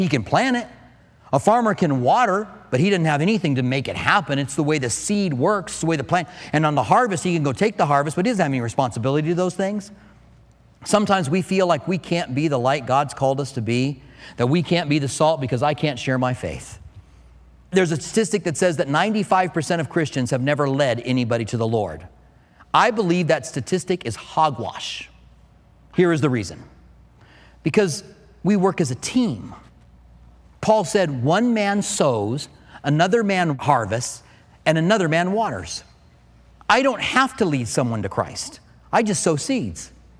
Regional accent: Clinton, Iowa, United States; born there

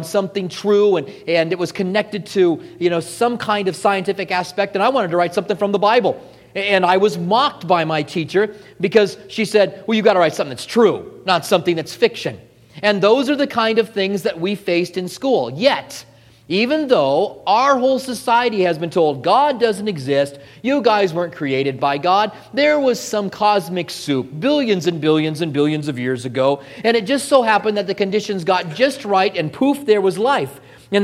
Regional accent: Albuquerque, New Mexico, United States; That's what I did growing up in Albuquerque. We had a sidewalk out in front of our house.

